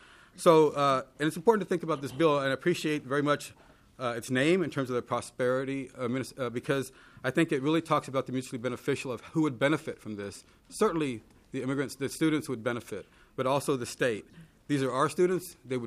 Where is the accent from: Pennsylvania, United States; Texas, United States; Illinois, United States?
Texas, United States; moved away as an adult; now in Minneapolis, United States; I moved to Minneapolis 9 years ago to chair the Department of Chicano and Latino Studies. I was born and raised in Texas, as were my parents